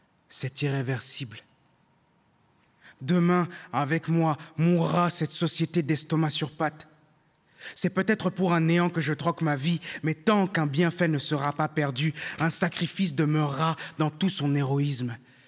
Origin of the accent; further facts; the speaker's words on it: Kinshasa, DR Congo; born there; Je viens de Kinshasa, ville qui m'a vu naître, qui a survécu à la catastrophe humaine.